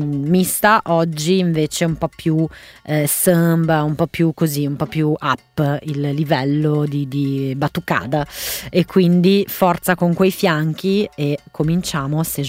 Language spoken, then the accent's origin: Italian; Brazil; sono brasiliana, incredibilmente, anche se non si sente come mi dicono in tanti, però sono brasiliana, perfettamente bilingue